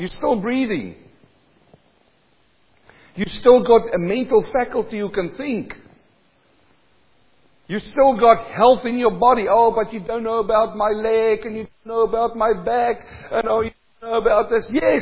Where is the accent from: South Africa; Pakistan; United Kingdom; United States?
South Africa; you come from India, I come from South Africa.